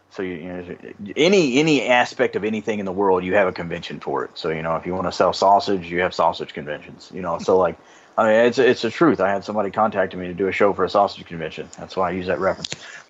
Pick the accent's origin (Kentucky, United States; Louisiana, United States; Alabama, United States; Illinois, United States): Kentucky, United States; Cynthiana; it was at a theater actually in my hometown, but I'm not a hometown boy, so nobody really knows who I am. So it's, if you're listening, you'll know, but, it's in Cynthiana, Kentucky, so it's kind of where I was born and raised.